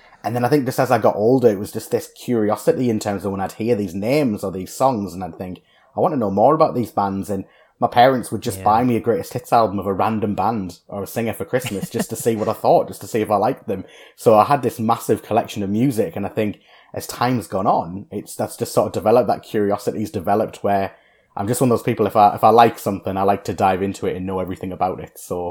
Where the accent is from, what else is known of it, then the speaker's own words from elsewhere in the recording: Ashington, North East England, United Kingdom; born there; I was born in Ashington, which is kind of sort of Northumberland way, so, you know, near Morpeth, Cramlington, for the UK listeners who know, obviously that's kind of north of Newcastle, you know, so I was born there kind of in the height of all of the troubles with the miners.